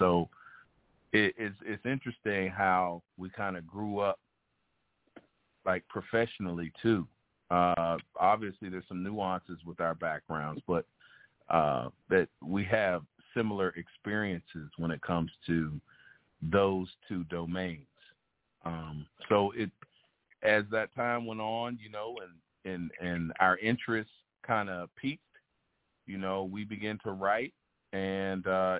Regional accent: Pittsburgh, Pennsylvania, United States; now in Charlotte, United States; Well, we're from Pittsburgh, Pennsylvania. Grew up in Stan Heights in a small enclave within the inner city.

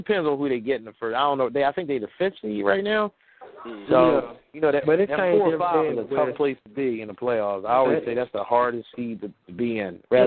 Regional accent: Philadelphia, Pennsylvania, United States; Y'all got to remember, I'm from Philly. I seen this LeBron show.

